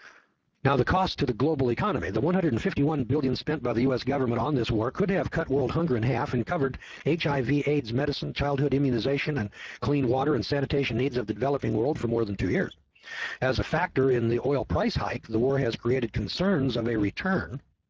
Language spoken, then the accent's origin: English; United States; because I'm an American.